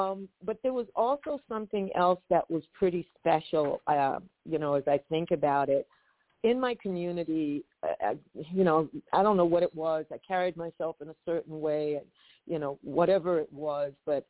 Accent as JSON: {"language": "English", "town": "Harlem", "region": "New York", "country": "United States", "tie": "born or raised there", "said": "Growing up in Harlem, I was accustomed to my neighborhood being one of a community where people looked out for each other."}